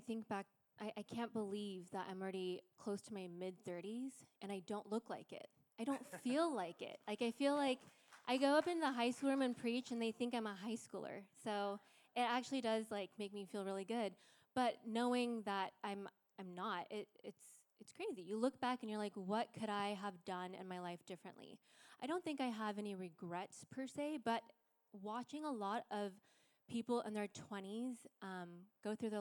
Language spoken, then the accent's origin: English; Seattle, Washington, United States; I'm from Seattle area, so as I was cycling